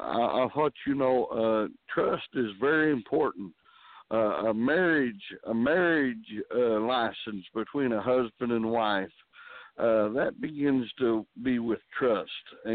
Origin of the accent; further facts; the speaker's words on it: Stilwell, Oklahoma, United States; from Stillwell, Oklahoma. At the moment, I'm calling from Tulsa, Oklahoma.